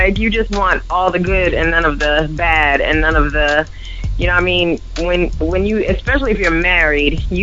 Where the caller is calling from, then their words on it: Atlanta, Georgia, United States; I'm calling from Atlanta.